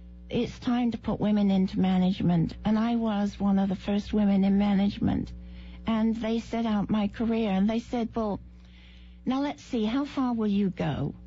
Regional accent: England, United Kingdom; I was born and raised in England, okay, and educated in England.

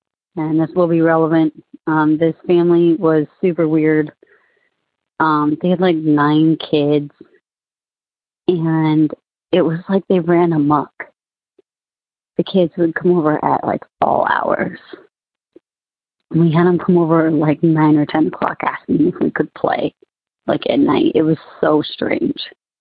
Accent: Arizona, United States; also born or lived in Fort Wayne, United States; I am from Arizona, but my ghost story does not take place in Arizona. My ghost story takes place in Fort Wayne, Indiana.

